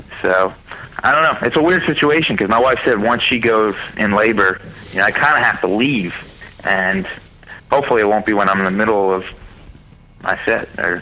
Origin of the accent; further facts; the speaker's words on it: Philadelphia, Pennsylvania, United States; We're from Philadelphia.